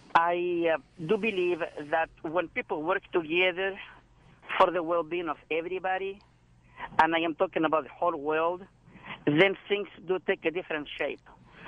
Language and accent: English; Palestine; now in United States; I am a 50-year-old immigrant. I am originally from Palestine. And I have been here in the U.S. for over 23 years now.